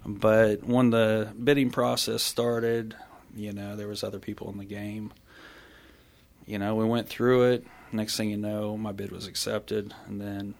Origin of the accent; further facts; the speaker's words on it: Emporia, Kansas, United States; also born or lived in Waverly; I grew up mainly in Emporia. Sixth grade year, we moved back to Waverly. And I finished out the rest of it and then came back to Emporia after graduation.